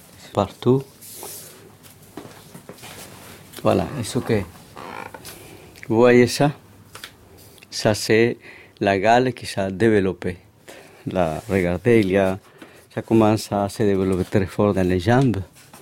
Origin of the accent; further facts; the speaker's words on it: Colombia; now in France; je suis comédien. En ce moment, je suis français, mais mon origine, c'est la Colombie.